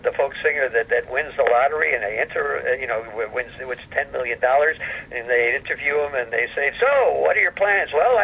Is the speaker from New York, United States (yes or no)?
yes; New York City, New York, United States; Well, I was born in New York City, and I went to Bronx High School of Science, and I went to Polytechnic Institute of Brooklyn, living at home when I was in school